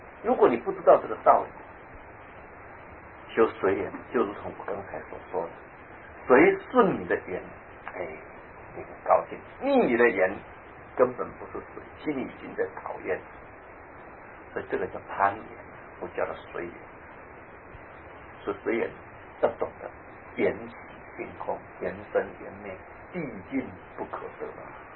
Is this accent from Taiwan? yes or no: yes; Yilan County, Taiwan; 尤其在我们乡下那个地方，在宜兰县那个地方，几乎都是过这样的日子。